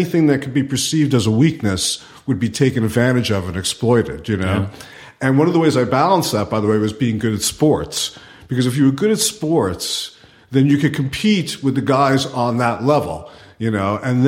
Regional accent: New York, United States; And I, because I came from New York, had most of my requirements.

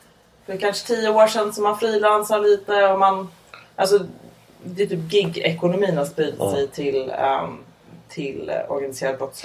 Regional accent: Upplands Väsby, Stockholm County, Sweden; jag kommer från Upplands Väsby. Det är typ... motsvarigheten fast norrort. Att vi är typ finnar istället för syrianer.

